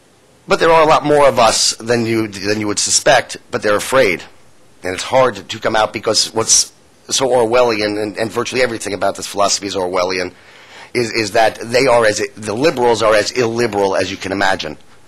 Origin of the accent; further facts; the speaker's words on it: Hollywood, California, United States; and believe me, I know this from my hometown of Hollywood